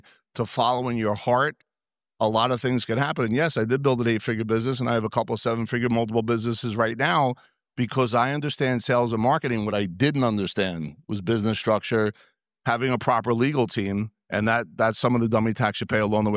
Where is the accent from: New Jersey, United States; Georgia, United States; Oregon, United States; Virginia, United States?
New Jersey, United States; accent: Yankee; I am from New Jersey. I do have a Yankee accent. I know I'm in the middle of Texas, so it's all good